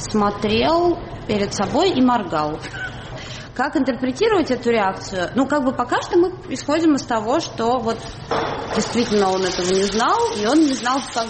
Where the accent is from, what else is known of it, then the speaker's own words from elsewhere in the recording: Russia; я журналист из России